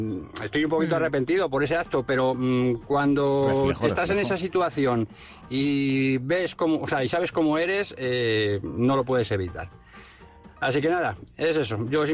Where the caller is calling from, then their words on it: Madrid, Community of Madrid, Spain; de Madrid.